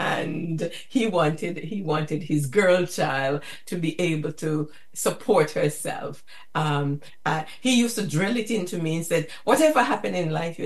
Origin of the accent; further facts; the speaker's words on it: Jamaica; No, I came from Jamaica from a low level in the civil service.